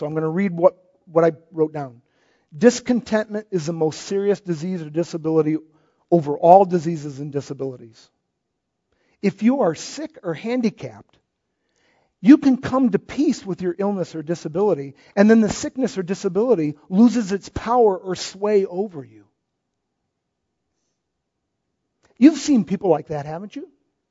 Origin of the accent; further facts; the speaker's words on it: Indiana, United States; also born or lived in Michigan; We're from Indiana and Michigan.